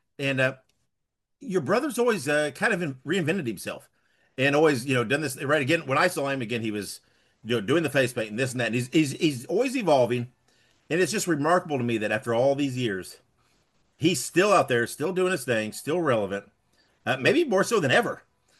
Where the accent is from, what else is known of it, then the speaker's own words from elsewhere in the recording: Indiana, United States; Because I grew up in Central Indiana. We got the Reds on the radio.